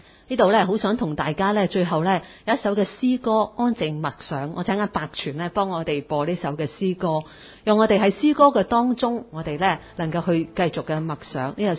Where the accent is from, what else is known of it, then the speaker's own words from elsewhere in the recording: Hong Kong; born there; 点解上帝咧让我生于香港？